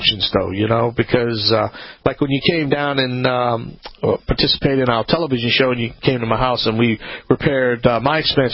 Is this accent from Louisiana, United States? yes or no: yes; Louisiana, United States; I'm the Cajun contractor